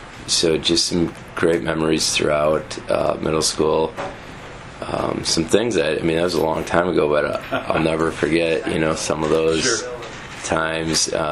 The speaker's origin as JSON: {"language": "English", "town": "Farley", "country": "United States", "tie": "born or raised there", "said": "You know, growing up in Farley, got to go right up the street, a couple blocks away to the middle school there"}